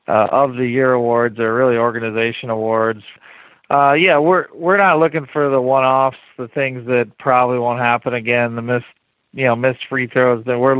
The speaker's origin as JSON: {"language": "English", "region": "Ohio", "country": "United States", "also_born_or_lived": "Wisconsin", "said": "I'm from rural Ohio. I was born in Wisconsin."}